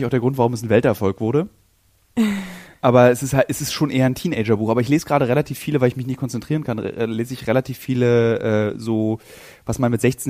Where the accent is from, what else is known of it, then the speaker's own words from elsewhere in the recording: Berlin, Germany; als Berliner ist mein Handlungsspielraum ist oft in Berlin.